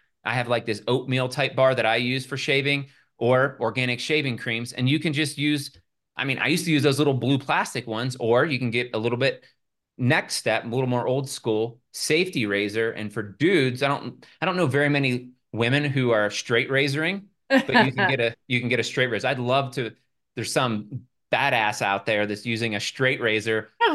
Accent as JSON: {"language": "English", "town": "Pittsburgh", "region": "Pennsylvania", "country": "United States", "said": "Slippy is a Pittsburgh word. I'm from Pittsburgh. I pronounce a lot of things wrong because that's how I was taught. That was my environment."}